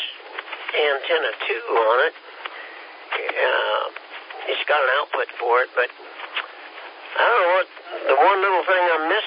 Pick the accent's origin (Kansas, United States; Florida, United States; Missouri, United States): Kansas, United States; I'm a little slow. I'm from Kansas, you know.